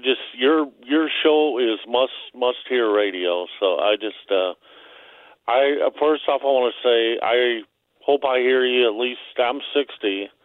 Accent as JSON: {"language": "English", "town": "St. Louis", "region": "Missouri", "country": "United States", "lives_now": "Illinois, United States", "said": "And even though I'm living over in Illinois, I'm from South City, St. Mm-hmm. Louis."}